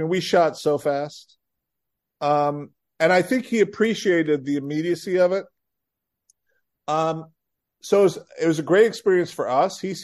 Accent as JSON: {"language": "English", "town": "Rockford", "region": "Illinois", "country": "United States", "tie": "born or raised there", "said": "I grew up in Rockford, Illinois."}